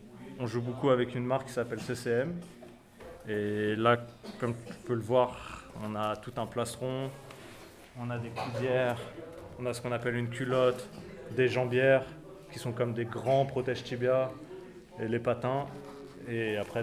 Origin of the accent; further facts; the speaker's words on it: Paris, Île-de-France, France; now in Strasbourg, France; Moi je suis originaire de Paris. J'ai joué 6 ans à Courbevoie, après j'ai joué 2 ans à Tours, puis 3 ans à Neuilly-sur-Marne, et enfin depuis l'année dernière, je suis à Strasbourg.